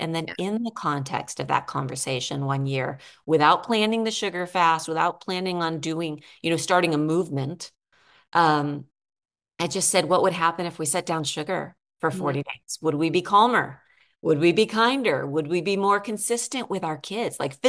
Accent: California, United States; now in Texas, United States; And I'm from California. We raised our kids there for the most part.

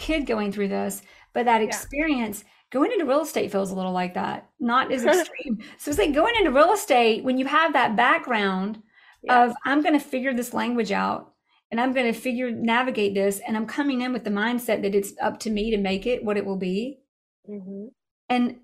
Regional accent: United States; I'm American, but like the ethnicity or the whatever, like it ain't happening.

